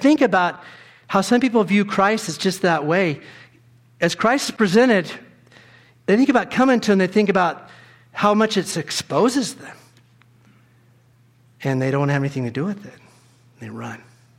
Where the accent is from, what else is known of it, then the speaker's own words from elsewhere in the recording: the South, United States; I grew up in the South and we don't have them here like they did there